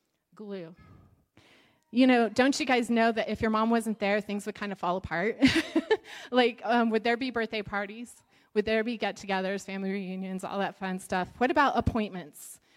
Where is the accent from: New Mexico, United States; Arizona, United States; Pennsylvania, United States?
New Mexico, United States; Okay, so I'm from New Mexico, and it's a great disappointment to her, but I do not speak Spanish.